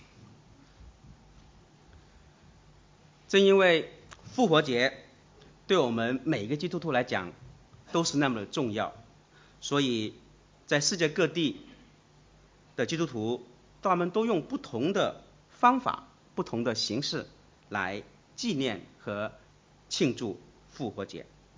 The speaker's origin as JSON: {"language": "Chinese", "country": "Australia", "said": "作为一个澳洲人，我想我们都是澳洲人了，"}